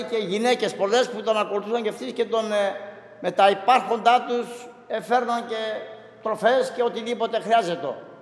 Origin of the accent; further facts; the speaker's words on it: Kera, North Aegean, Greece; Εγώ είμαι από την Κέρα Μοντισίου